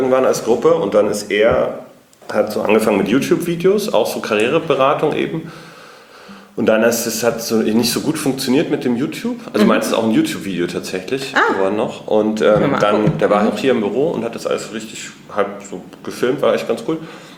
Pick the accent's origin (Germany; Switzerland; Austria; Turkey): Germany; Munich, Bavaria; ich komme ursprünglich aus München.